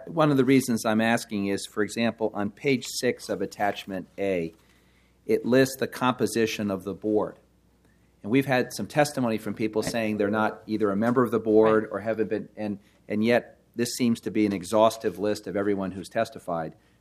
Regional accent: New York, United States; I'm a transplant from New York.

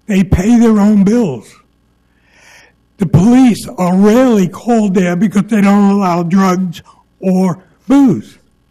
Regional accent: Ireland; The logic here, and I know I'm Irish, but the logic here is damaged.

